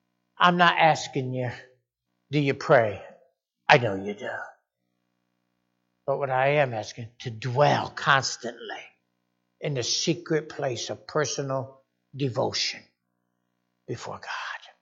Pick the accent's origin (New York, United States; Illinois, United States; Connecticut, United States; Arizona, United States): Connecticut, United States; she was from Florida at the time, and I was from Connecticut